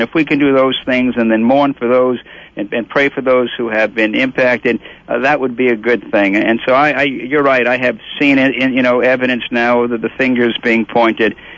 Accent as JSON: {"language": "English", "region": "Minnesota", "country": "United States", "said": "I just have a sense of great pride, extra pride today, being a Minnesotan."}